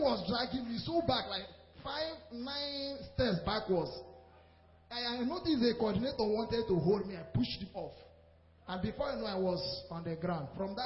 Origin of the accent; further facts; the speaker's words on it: Abia, Nigeria; I'm from Abia State.